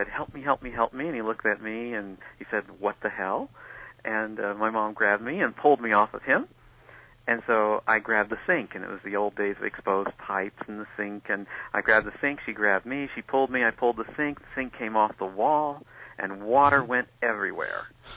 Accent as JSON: {"language": "English", "region": "Kansas", "country": "United States", "tie": "born or raised there", "said": "growing up in the Midwest in a small town in Kansas with four brothers and going to a parochial school."}